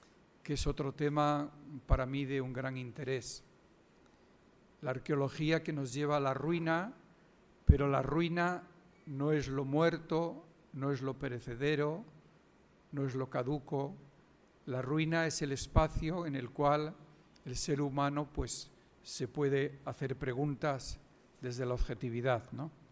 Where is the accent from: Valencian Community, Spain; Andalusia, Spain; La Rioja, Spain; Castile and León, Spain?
Castile and León, Spain; Toda esta provincia de León, de donde yo soy natal, de donde soy nativo, fue un territorio muy romanizado.